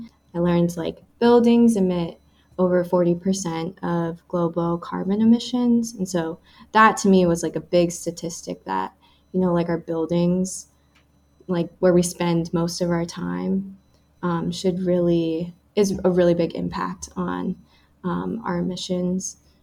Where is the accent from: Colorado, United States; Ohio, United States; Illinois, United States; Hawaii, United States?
Hawaii, United States; For me, I think like a big part of where that passion comes from was growing up in Hawaii.